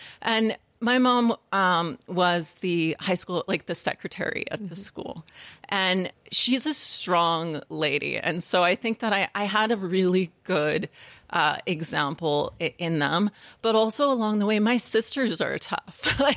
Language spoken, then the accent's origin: English; Lac La Biche, Alberta, Canada; also born or lived in Calgary; I'm from Calgary originally. I'm from Lac La Biche, Alberta. I have to give Lac La Biche its moment. Yeah. I'm from a really small town of like, I don't know how many people live there now